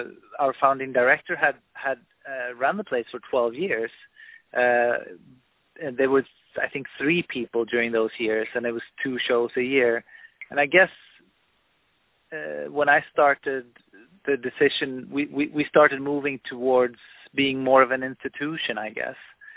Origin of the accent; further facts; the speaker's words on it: North Rhine-Westphalia, Germany; also born or lived in Sweden; I'm from Sweden, but I grew up in Germany, and in the Rhine area, so I was very close to Cologne